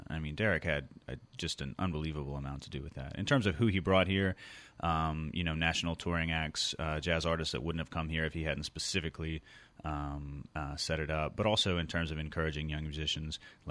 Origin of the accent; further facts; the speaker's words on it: Hendersonville, North Carolina, United States; now in Louisiana, United States; I grew up in North Carolina, so I went to high school in Hendersonville and then came down here for school.